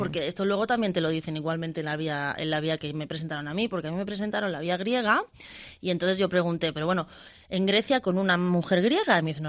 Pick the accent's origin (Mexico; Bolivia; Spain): Spain; Barcelona, Catalonia; Yo soy de Barcelona.